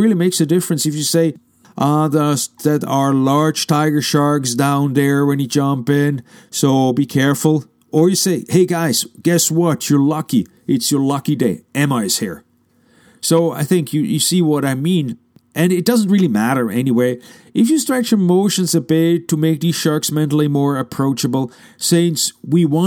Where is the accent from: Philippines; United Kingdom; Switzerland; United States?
Switzerland; I'm from Switzerland, which all too often turns into Sweden.